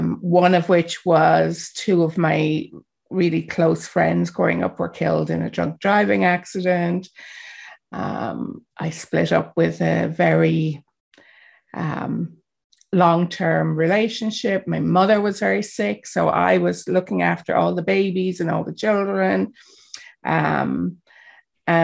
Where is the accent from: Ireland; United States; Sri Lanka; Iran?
Ireland; as I'm sure you can hear, I'm from Ireland. I grew up in Ireland. I am the eldest of 9 children.